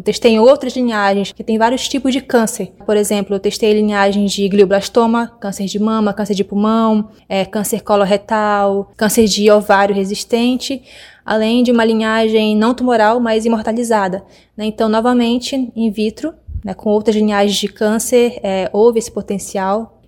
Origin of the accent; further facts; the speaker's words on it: Santarém, Pará, Brazil; que é onde eu vivo, eu sou daqui de Santarém do Pará